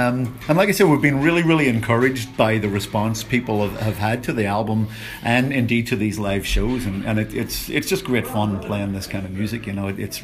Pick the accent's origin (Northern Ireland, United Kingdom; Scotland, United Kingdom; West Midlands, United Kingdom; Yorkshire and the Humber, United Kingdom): Northern Ireland, United Kingdom; Belfast; And we end in my hometown of Belfast tomorrow night.